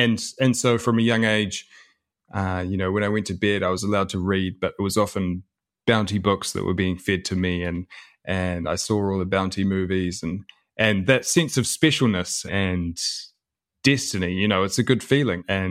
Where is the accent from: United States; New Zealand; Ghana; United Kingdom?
New Zealand; my father was born and raised in New Zealand, and so was I.